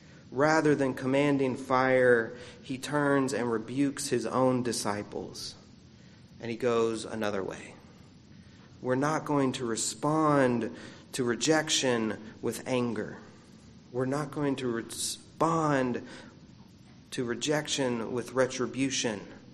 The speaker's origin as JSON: {"language": "English", "region": "Florida", "country": "United States", "tie": "born or raised there", "said": "I grew up with armadillos in Florida"}